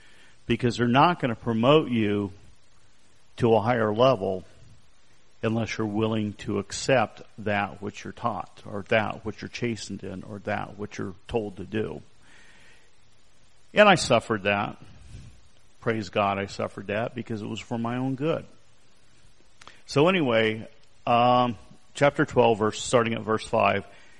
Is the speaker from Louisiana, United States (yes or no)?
no; Arizona, United States; I'm from Arizona, so I'm used to this type of environment, and I actually miss it.